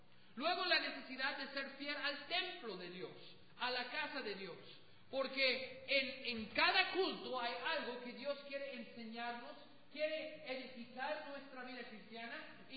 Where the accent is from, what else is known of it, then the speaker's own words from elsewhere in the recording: United States; Spanish is a second language; como buen gringo con doble R, haragán, porque somos muy haraganes.